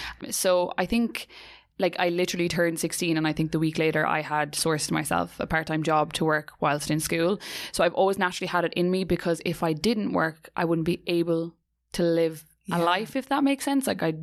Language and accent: English; Clarecastle, Munster, Ireland; I was in a pub back home in, I'm from Clarecastle, up the Magpies, that's who I am.